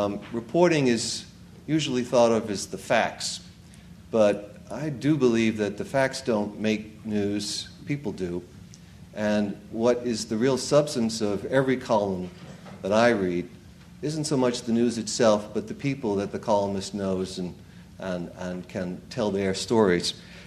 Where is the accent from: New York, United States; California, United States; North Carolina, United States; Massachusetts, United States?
Massachusetts, United States; Boston; I am from Boston myself, and I tell everyone that it's hard to tell. Perhaps you can hear something of the accent in my voice.